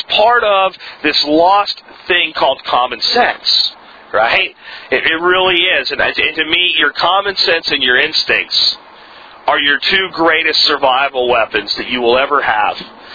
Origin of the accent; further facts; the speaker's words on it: Jacksonville, Florida, United States; I grew up in Jacksonville, which got a lot of flooding in the storm.